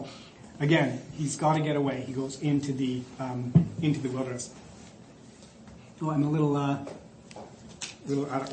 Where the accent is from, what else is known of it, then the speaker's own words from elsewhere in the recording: Prince George, British Columbia, Canada; I guess where I grew up in Prince George, if it's in the winter, I think 8 o'clock is a great while before day because you only get a few hours of sunlight.